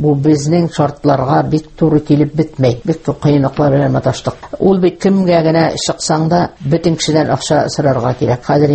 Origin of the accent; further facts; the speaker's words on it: Izhbaykino, Tatarstan, Russia; Туган ягым Әгерҗиягы Ижбайкинеке мин 41-нче елның 16-нчы маенда туганмын мин.